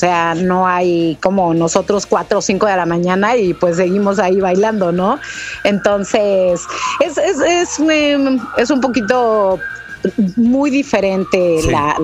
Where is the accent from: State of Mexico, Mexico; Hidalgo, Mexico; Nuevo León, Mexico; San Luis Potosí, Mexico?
Hidalgo, Mexico; Pachuca; moved away as an adult; now in Canada; Soy de Pachuca, Hidalgo.